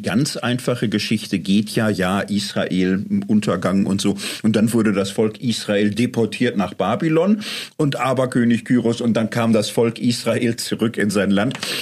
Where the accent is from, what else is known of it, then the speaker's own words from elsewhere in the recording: Germany; Ich komme aus Deutschland